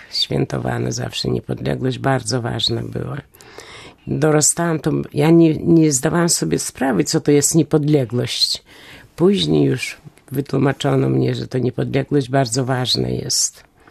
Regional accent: Vilnius County, Lithuania; moved away as an adult; now in Poland; Ja jestem urodzona na Wileńszczyźnie, Onżadowo takie miejscowość.

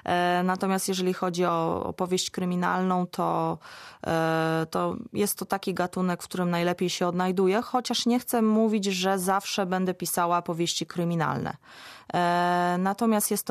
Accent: Szczecin, West Pomeranian Voivodeship, Poland; urodziłam się w Szczecinie i wychowałam się w Grodzie Gryfa.

